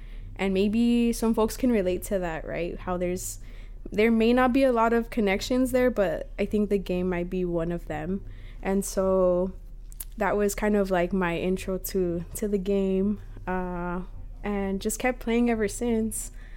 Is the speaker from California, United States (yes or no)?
yes; Bell Gardens, California, United States; I'm from Bell Garden, Southeast LA forever.